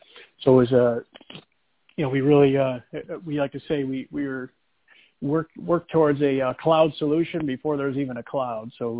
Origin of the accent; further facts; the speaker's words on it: Syracuse, New York, United States; I lived in Syracuse my whole life.